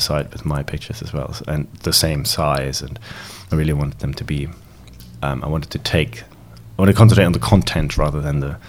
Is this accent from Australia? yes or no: no; Germany; growing up in Germany, you can't escape the subject.